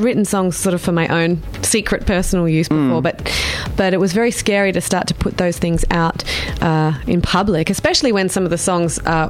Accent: Wollonga, South Australia, Australia; But actually, I grew up in Wollonga.

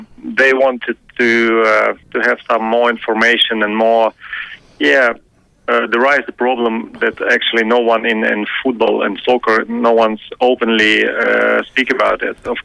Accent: Ukraine; born there; English is a second language; Actually, I was born in Ukraine.

